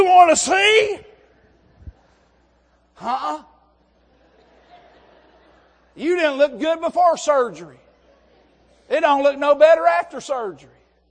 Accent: the South, United States; You see, I'm from the South. We use words, it's not even up north.

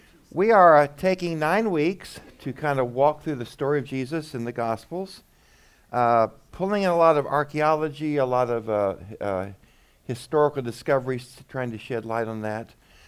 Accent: Texas, United States; Remember, I grew up in West Texas. That's desert.

